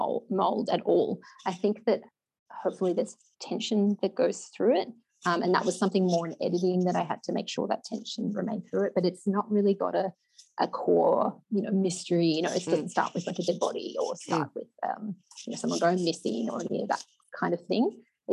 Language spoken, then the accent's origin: English; Canberra, Australian Capital Territory, Australia; I grew up in Canberra. It's pretty different.